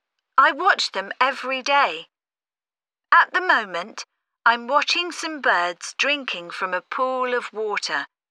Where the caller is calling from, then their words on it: Rye Harbour, South East England, United Kingdom; I'm calling from my garden in Rye Harbour in the south of England.